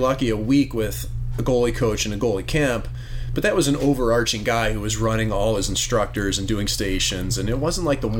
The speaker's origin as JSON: {"language": "English", "region": "Midwest", "country": "United States", "tie": "born or raised there", "said": "you know, and like I was a Midwestern kid, so I."}